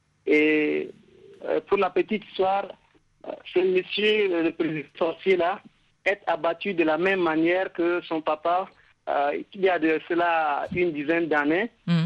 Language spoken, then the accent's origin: French; Moundou, Logone Occidental, Chad; chez moi à Moundou, dans le sud du Tchad